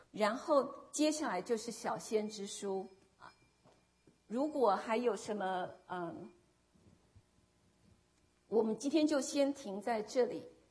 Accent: China; 莲花，我们中国人古时候有人说莲花是出淤泥而不染。

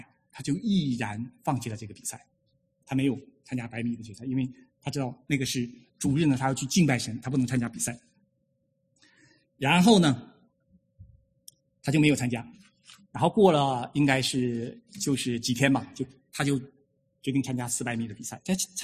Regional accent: China; 我们从大陆来的很多都是第一代的基督徒

